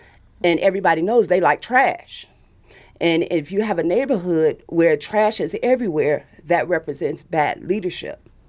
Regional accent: Woodlawn, Illinois, United States; Growing up in Woodlawn, a lot of the things that I see today, I saw back in the 70s and in the 80s as a little girl.

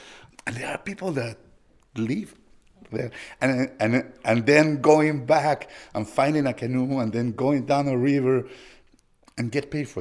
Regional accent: Lima, Peru; English is a second language; I'm from Lima, Peru. I'm an engineer. I'm an artist, but I'm also an educator.

